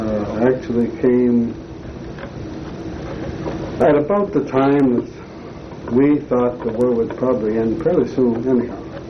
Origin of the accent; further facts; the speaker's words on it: Middletown, Pennsylvania, United States; I'm from Pennsylvania, and I lived in various parts in Pennsylvania. Probably the formative years for chemistry was in Middletown, Pennsylvania